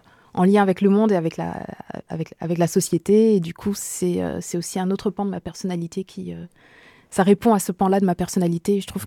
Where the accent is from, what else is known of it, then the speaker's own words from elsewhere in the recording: Dijon, Bourgogne-Franche-Comté, France; also born or lived in Moulins / Antibes / Paris; Moi je suis née à Dijon, j'y ai vécu une partie de mon enfance, ensuite j'ai déménagé à Moulins dans l'Allier et ensuite à Antibes dans le sud de la France, avant de retourner à Dijon